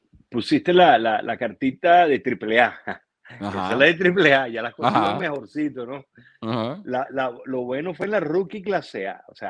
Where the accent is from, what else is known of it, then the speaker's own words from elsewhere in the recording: San Félix, Bolívar, Venezuela; ahí en San Félix, donde yo nací, me crié e inclusive empecé mis pasos jugando pelota allá, yo era magallanero, porque en Oriente era magallanero